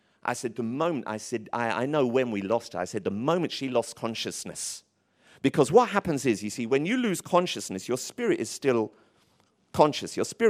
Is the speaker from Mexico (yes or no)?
no; Tottenham, London, United Kingdom; Growing up in Tottenham, we were A-level on vengeance.